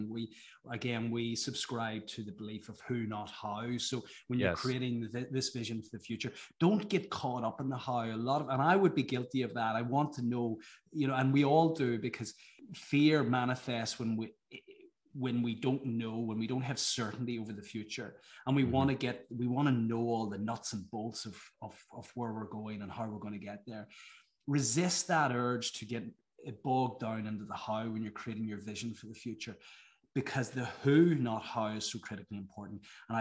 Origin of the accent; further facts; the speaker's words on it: Northern Ireland, United Kingdom; Whenever I grew up in Ireland, in Northern Ireland